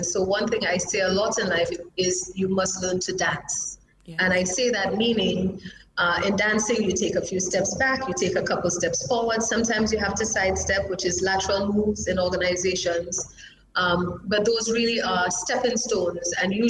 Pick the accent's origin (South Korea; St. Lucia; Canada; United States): St. Lucia; New Village, Castries; So I'm always very happy to say that I was raised in New Village. I went to the Anglican school, which is within walking distance from my house.